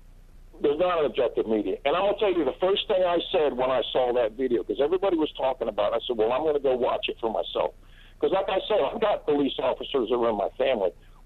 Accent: Miami, Florida, United States; I grew up in Miami, okay, and not in a good neighborhood.

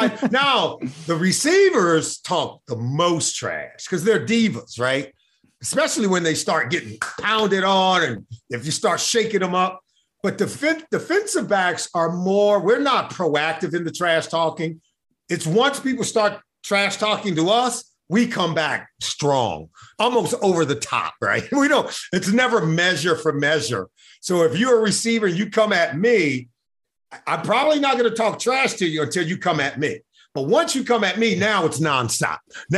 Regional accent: Los Angeles, California, United States; I have a tie. I grew up in Los Angeles, and the two college safeties at the time

